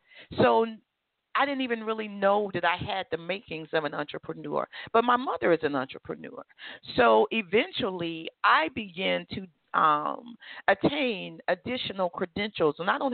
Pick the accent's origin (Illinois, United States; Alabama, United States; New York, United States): Alabama, United States; But the cost of living where I grew up in Alabama was very low as well.